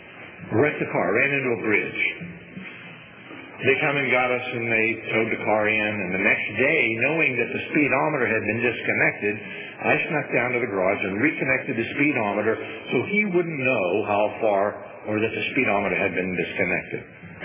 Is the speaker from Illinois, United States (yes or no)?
no; Pennsylvania, United States; born there; now in Fresno, United States; I wasn't born in Fresno. I was born near Pittsburgh, Pennsylvania, in the country. I was the last of 8 children.